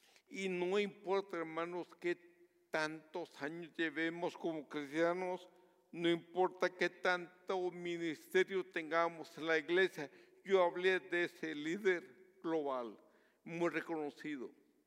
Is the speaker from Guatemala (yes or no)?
yes; Guatemala; cuando era niño en el pueblo donde yo crecí, en Guatemala.